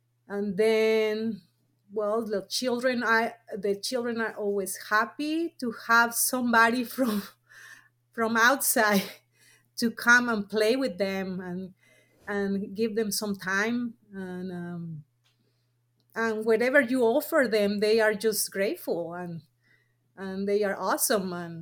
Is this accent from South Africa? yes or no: no; Mexico City, Mexico; English is a second language; I was raised and born in Mexico City. I will call myself city girl, but my grandma is from a place in Mexico which is rural area.